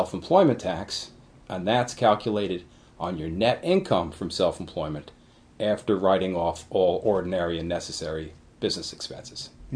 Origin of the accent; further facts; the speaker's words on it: Catskill, New York, United States; Mr. Varga found out that I was from Catskill, where he had his own accounting practice.